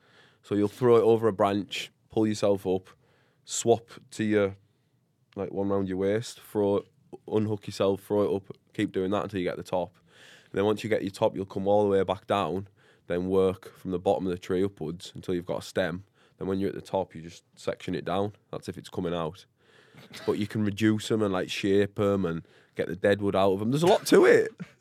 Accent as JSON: {"language": "English", "town": "Middlesbrough", "region": "North East England", "country": "United Kingdom", "said": "Middlesbrough."}